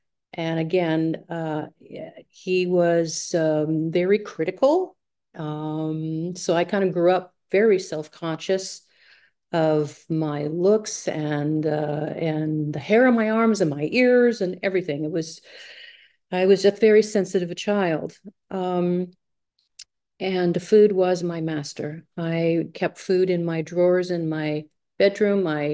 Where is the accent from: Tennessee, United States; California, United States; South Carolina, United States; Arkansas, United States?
California, United States; I'm from Southern California.